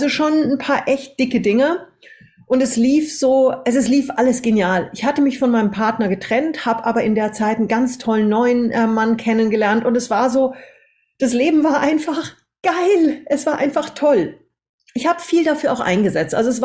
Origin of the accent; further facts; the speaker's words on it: Munich, Bavaria, Germany; born there; Als Münchner Kindl geboren, in 6 verschiedenen Ländern gelebt